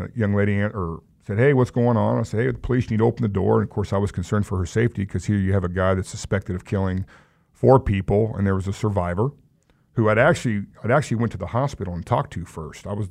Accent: Wichita, Kansas, United States; I mean, this is my city, you know, and I'm proud of Wichita.

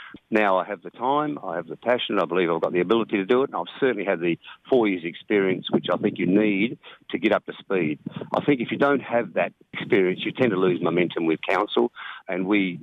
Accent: Glencoe, South Australia, Australia; also born or lived in Mount Gambier; Well, I was born in Mount Gambier and grew up in Glencoe. Moved into Millicent in 1972.

